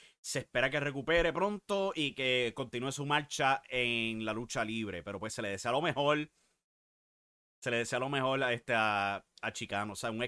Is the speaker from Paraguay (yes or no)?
no; Puerto Rico; somos puertorriqueños al final del día.